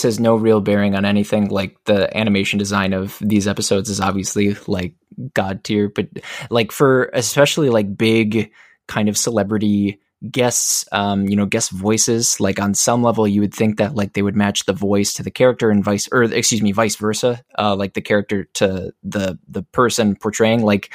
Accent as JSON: {"language": "English", "region": "Minnesota", "country": "United States", "said": "I'm from Southeastern Minnesota."}